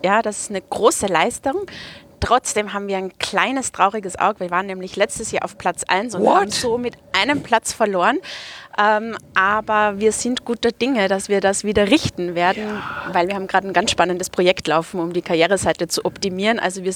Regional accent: Vienna, Austria; now in Bonn, Germany; Wir kommen eigentlich aus Österreich, aus dem wunderschönen Wien. Aber spannende Aufgaben in der Telekom haben uns dann tatsächlich zur Deutschen Telekom nach Bonn gebracht. Und deswegen pendeln wir auch so ein bisschen hin und her

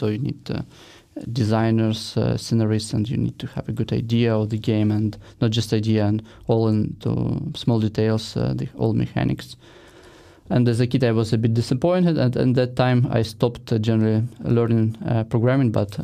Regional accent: southern Ukraine, Ukraine; also born or lived in Kyiv; so I grew up in Ukraine, and that's where also I started my firm. I grew up originally in the south of Ukraine, but lived a lot of my life in Kiev.

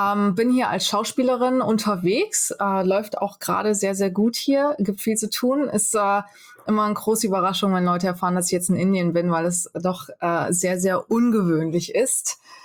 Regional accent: Fulda, Hesse, Germany; Ich bin in Fulda geboren, bin in Pronzell aufgewachsen und war ja die ersten 18 Jahre meines Lebens auch in Fulda, habe das Abitur am Domgymnasium gemacht

